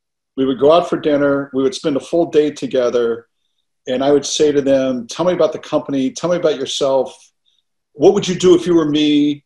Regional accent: United States; as an American, as a proud American

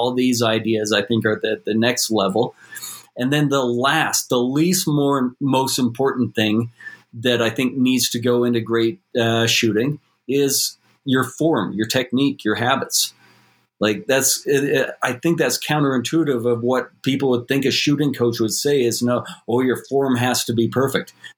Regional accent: Canada; as a Canadian

